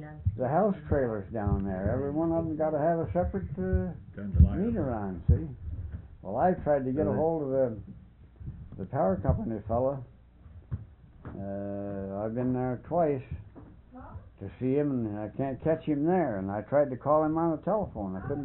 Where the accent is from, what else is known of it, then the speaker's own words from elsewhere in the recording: New York, United States; But you know, I'm from New York State, see?